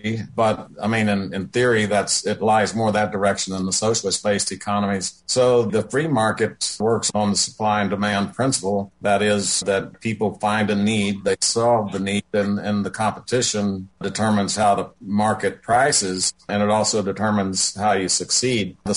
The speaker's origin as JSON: {"language": "English", "country": "New Zealand", "said": "So I'm from New Zealand."}